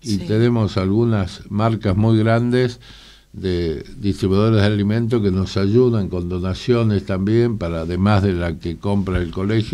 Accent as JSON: {"language": "Spanish", "town": "Mar del Plata", "region": "Buenos Aires Province", "country": "Argentina", "tie": "born there", "moved": "yes", "said": "Nací de Mar del Plata, me vine de Mar del Plata."}